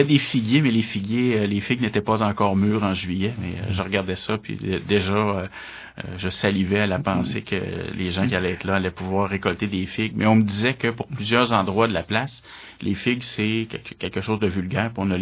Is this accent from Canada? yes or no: yes; Quebec, Canada; je disais, je viens du Québec, je viens de.